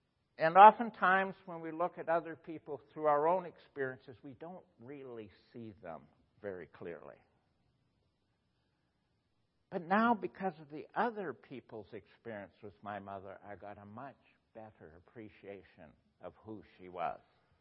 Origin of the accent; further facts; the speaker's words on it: Scotland, United Kingdom; I realized Chinese beat themselves up as badly as Scottish people beat themselves up. We have something in common. We think we're guilty.